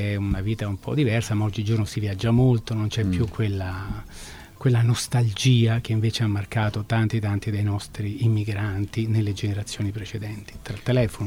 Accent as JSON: {"language": "Italian", "town": "Rome", "region": "Lazio", "country": "Italy", "also_born_or_lived": "Paris", "said": "Sì, sono romano e diciamo dopo, insomma, ho anche vissuto in Parigi, in altre parti d'Europa, e però sempre italiano"}